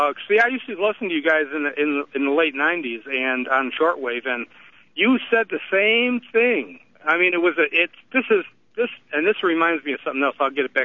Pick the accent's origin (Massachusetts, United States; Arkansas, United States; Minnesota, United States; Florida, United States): Arkansas, United States; I'm from Arkansas. Guy from Arkansas.